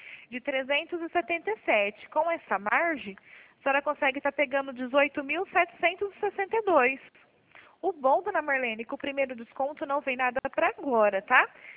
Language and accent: Portuguese; Penápolis, São Paulo, Brazil; Isso, eu sou de Penápolis, mas eu estou no escritório aqui em Araçatuba.